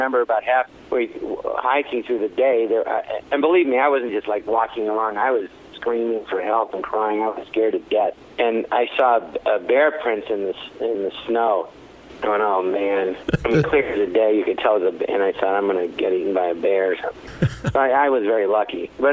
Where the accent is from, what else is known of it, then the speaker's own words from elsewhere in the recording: Los Angeles, California, United States; I grew up in Los Angeles, and when my dad sent me to this summer camp